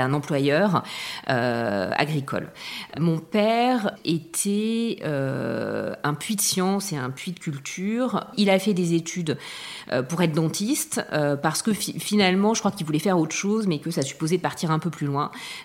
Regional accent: Nouvelle-Aquitaine, France; also born or lived in Saintes; moi, je suis née à Saintes, en Charente-Maritime. Et donc, j'ai grandi dans le sud du département, à la limite entre la Charente-Maritime et la Gironde, en pleine campagne.

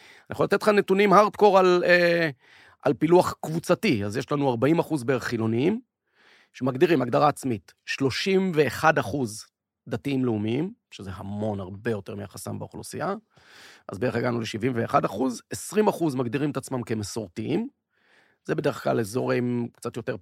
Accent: Menahemia, Northern District, Israel; now in Tel Aviv, Israel; קודם כל, אני גדלתי במנחמיה, אז היום אני גר בתל אביב.

